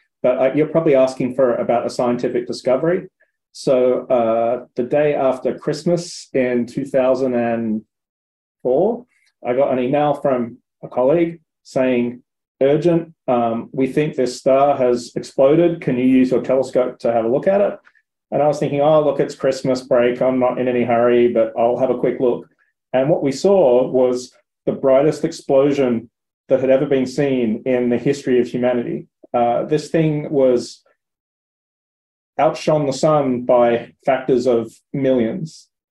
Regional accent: Australia; also born or lived in United States; now in Canada; I grew up in Australia. I worked in the United States for 10 years, and then I went back to Australia for 10 years. And now I've been in Canada for almost 10 years.

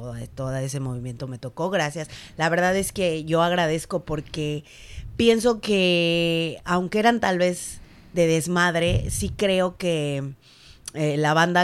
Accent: Naucalpan, State of Mexico, Mexico; Soy mexiquense, soy de Naucalpan

